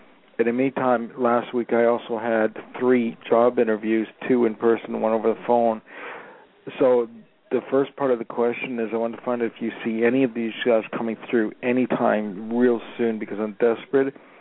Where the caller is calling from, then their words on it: Los Angeles, California, United States; I'm calling from Los Angeles.